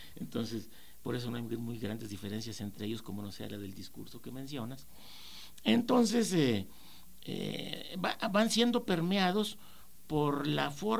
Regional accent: Mexico; que es el, sí, caso nuestro, como mexicanos

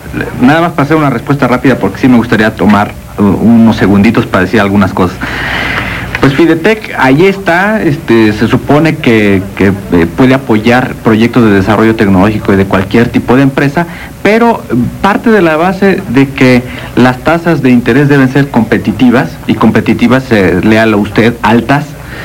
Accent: Mexico; a mí me alarma muchísimo como mexicano que soy, no soy economista, pero sí soy mexicano

